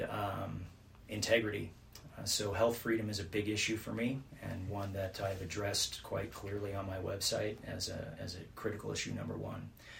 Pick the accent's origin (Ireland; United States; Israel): United States; Phoenix, Arizona; also born or lived in Hollywood, United States / Seattle, United States; I was raised in Phoenix, Arizona. I have lived and worked in Hollywood on some major production.